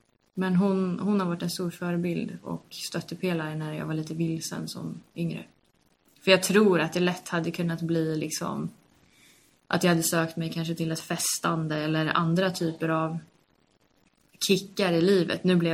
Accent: Kallhäll, Stockholm County, Sweden; från jättebörjan så är jag uppväxt i Kallhäll i Jakobsberg utanför Stockholm. Liten förort ihop med en då 17-årig mamma

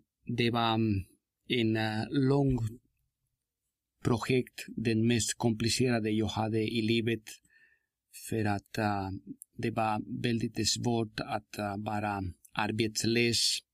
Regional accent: Bolivia; Swedish is a second language; moved away as an adult; now in Tyresö, Sweden; Han kommer en typisk sång från min hemland

